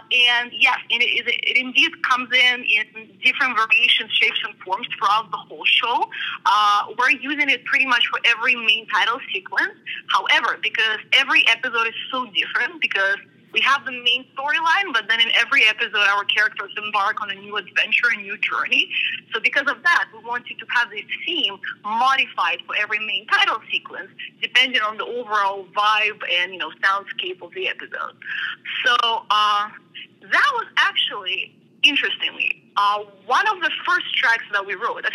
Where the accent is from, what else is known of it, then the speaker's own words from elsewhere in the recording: Russia; English is a second language; Me growing up in Russia, I've been, you know, for my whole life exposed to this great Russian classical education.